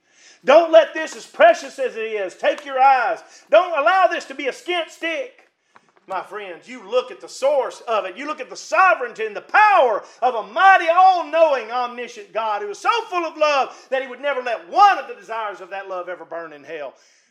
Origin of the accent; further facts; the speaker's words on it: Mississippi, United States; I'm from Mississippi.